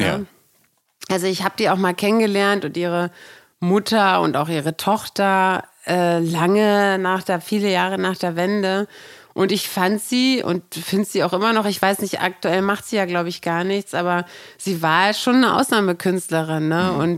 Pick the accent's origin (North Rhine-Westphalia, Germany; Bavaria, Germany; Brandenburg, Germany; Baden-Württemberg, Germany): Brandenburg, Germany; Brandenburg an der Havel; accent: Berlin dialect; moved away; also born or lived in Wedel; ich komme aus Brandenburg an der Havel, da spricht man ein schlimmeres Berliner als in Berlin.